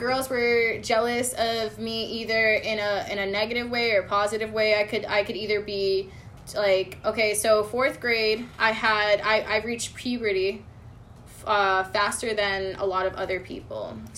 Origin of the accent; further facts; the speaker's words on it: New York, United States; also born or lived in Bronx / Massachusetts; I was born in the Bronx, raised in upstate New York. Right. And then I went back and forth from upstate New York to Massachusetts.